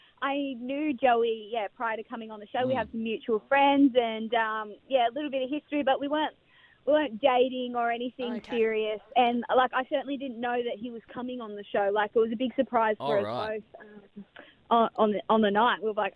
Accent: Australia; accent: Bogan; You can probably tell by my Bogan accent.

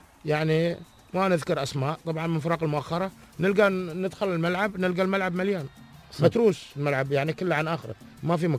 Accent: United Arab Emirates; لكن لا زال موجود أغلب الأندية هني عندنا في الإمارات، كنا سواء كنا من دبي لين الفجيرة

